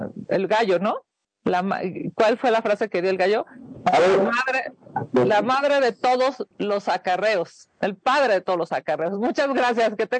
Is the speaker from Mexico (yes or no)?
yes; Mexico City, Mexico; lo digo como senadora chilanga